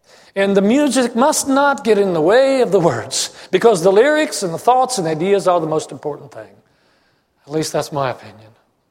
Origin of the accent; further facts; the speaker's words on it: Italy; English is a second language; I grew up in Italy, so there were a lot of English words, poetic English hymns that I had to figure out that weren't comprehensible immediately to me.